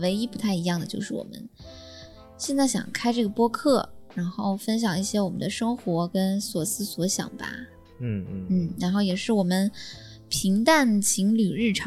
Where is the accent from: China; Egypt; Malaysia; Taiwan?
China; Taiyuan, Shanxi; also born or lived in Shanghai; now in Beijing, China; 来了北京，然后从沪漂变成了一对北漂的情侣。他是台湾人嘛，然后我是山西太原人，就是这个黄土高坡人士。